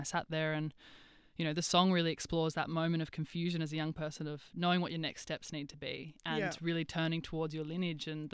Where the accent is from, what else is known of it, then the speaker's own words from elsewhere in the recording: Alice Springs, Northern Territory, Australia; also born or lived in Melbourne; I grew up on Aruna country in Mbantwa, Alice Springs. My family are from a place called Ilinjau, which is 400 kilometres north of Alice, up the Stuart Highway on Kadich country.